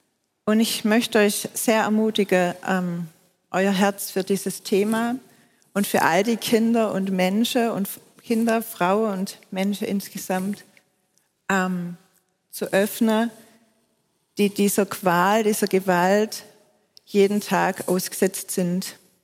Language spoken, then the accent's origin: German; Baden-Württemberg, Germany; accent: Swabian; wie man unschwer hört, komme ich aus Baden-Württemberg und ich hoffe, ich schwäbe nicht zu sehr, weil wenn ich aufgeregt bin, dann kommt es noch viel mehr.